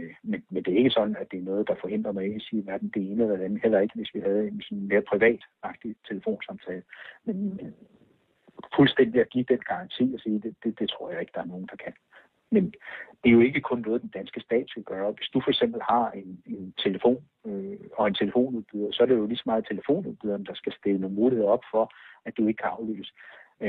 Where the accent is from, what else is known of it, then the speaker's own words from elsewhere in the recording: Germany; Danish is a second language; Men jeg vil da som tysker også sige, at det er da noget mærkeligt noget.